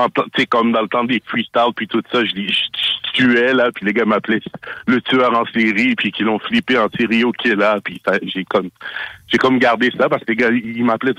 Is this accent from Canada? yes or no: yes; Montreal, Quebec, Canada; Moi, je viens de Montréal-Nord, puis ouais.